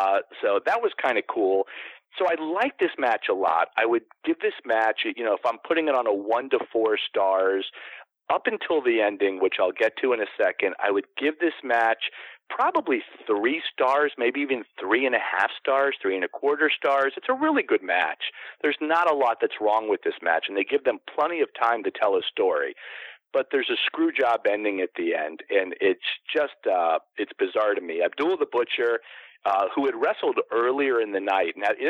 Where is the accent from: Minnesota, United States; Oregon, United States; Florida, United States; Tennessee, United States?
Florida, United States; growing up in Florida, we didn't have a lot of professional sports.